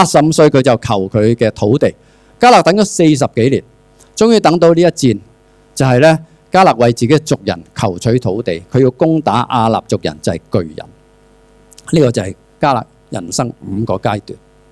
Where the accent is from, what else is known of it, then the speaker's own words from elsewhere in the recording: Hong Kong; 哇，好啊，这个人可以领导我们香港人啊，领导我们中国人啊